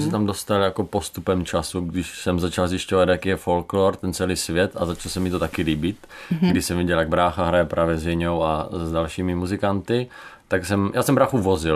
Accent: Dolní Lhota, Moravian-Silesian Region, Czechia; My jsme tady původem z Dolní Lhoty u Ostravy.

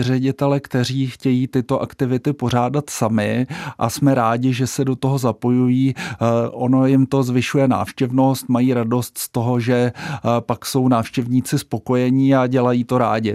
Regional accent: Příbram, Central Bohemian Region, Czechia; protože jsem z Příbrami a na kterou se velmi těším

